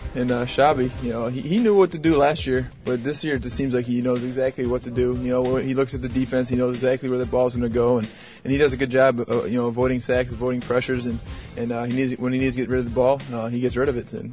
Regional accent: Chicago, Illinois, United States; I played college ball in Michigan. I grew up in Chicago, so I'm all for it.

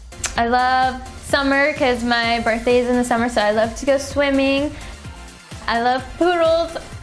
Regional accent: Sugar Land, Texas, United States; I'm from Sugar Land, Texas, and this is my second year as a Houston Texans cheerleader.

